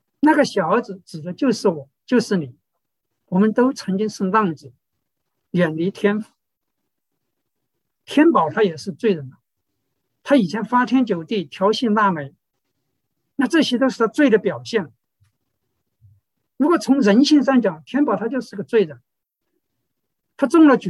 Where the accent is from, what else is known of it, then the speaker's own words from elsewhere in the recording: China; 我们中国人对天的看法和犹太人有点不一样。我们中国人也知道上天有眼，天理不容，有一个老天爷会主持公道。